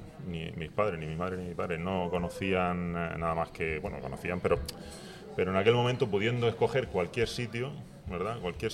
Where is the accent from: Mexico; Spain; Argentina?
Spain; San Javier, Region of Murcia; Yo no soy oriundo de San Javier, pero por 2 años solamente. Nací en Murcia